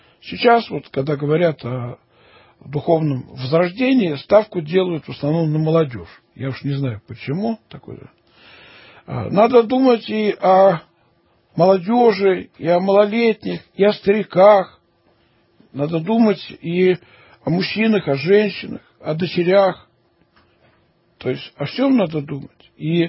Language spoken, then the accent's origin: Russian; Orekhovo-Zuyevo, Moscow Oblast, Russia; Мое детство проходило в Московской области, город Орехово-Зуево.